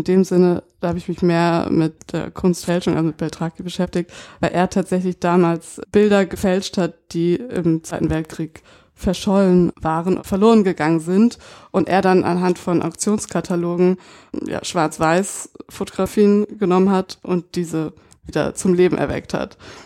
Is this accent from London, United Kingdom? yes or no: yes; London, United Kingdom; Und wir haben damals in London gelebt, wo ich aufgewachsen bin.